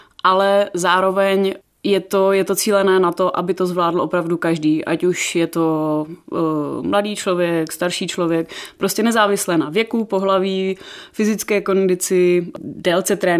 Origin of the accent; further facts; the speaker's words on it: Silesia, Czechia; A já tím, že jsem tady ze Slezska, tak jsem měla to štěstí, že jsem se mohla připojit.